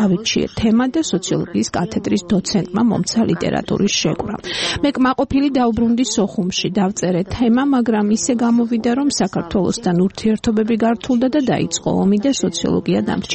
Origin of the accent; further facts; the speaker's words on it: Sukhumi, Abkhazia, Georgia; კითხა საინიან ხართო, როცა ვუთხარი სოხუმიდან მეთქი, ამაშინ გასაგებიაო